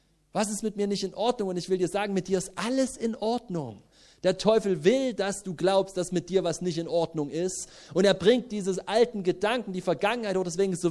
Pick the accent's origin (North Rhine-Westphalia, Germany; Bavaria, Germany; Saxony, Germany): Saxony, Germany; Leipzig; ich bin in Leipzig aufgewachsen, du kommst zurück in meine Heimatstadt